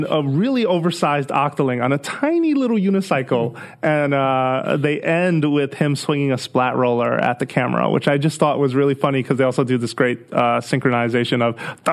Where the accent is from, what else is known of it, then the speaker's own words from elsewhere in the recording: Italy; I grew up in Italy.